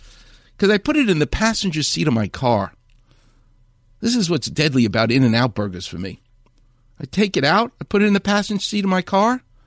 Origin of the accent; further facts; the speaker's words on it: Far Rockaway, New York, United States; And there was the three Jews. Todd's from Brooklyn. I'm from Far Rockaway.